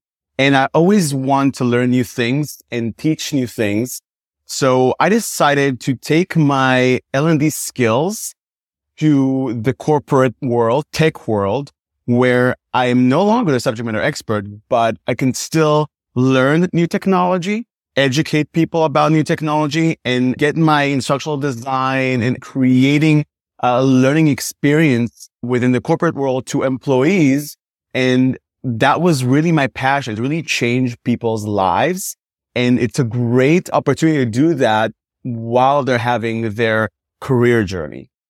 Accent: Israel; I'm originally from Israel.

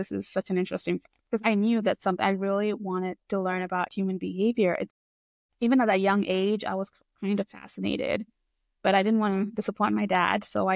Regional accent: India; I grew up in India.

